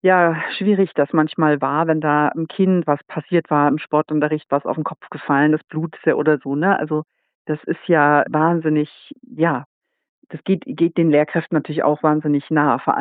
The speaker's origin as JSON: {"language": "German", "region": "Saxony", "country": "Germany", "tie": "born there", "moved": "yes", "lives_now": "Northern Germany"}